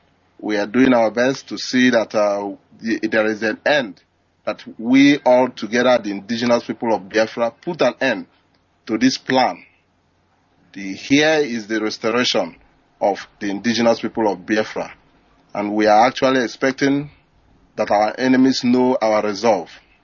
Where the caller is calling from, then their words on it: China; I'm calling from China.